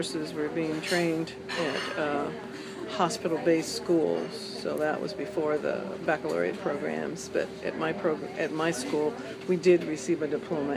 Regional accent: Oakland, California, United States; born there; I was born in Oakland, California, post-World War II.

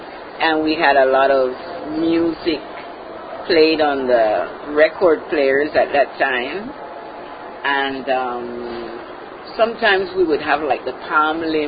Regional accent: Rio Abajo, Panamá, Panama; also born or lived in Canal Zone; I was born in the Canal Zone, and I lived there for about a year. And then we came to live in Rio Abajo.

